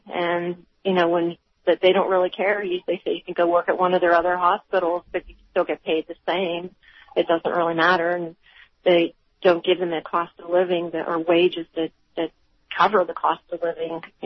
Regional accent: Altoona, Pennsylvania, United States; I'm not from here, I'm from Altoona.

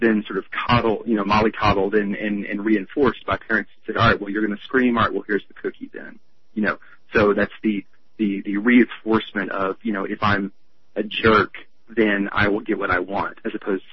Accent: Texas, United States; It actually looks a lot like where I grew up in Southeast Texas, weirdly.

